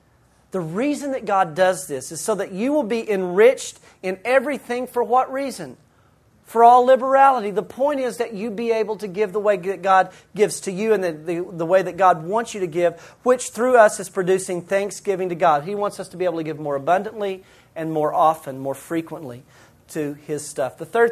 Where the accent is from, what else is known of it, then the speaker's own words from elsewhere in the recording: Lubbock, Texas, United States; But because it sounds like Lubbock and we're from Lubbock, that's what they call it.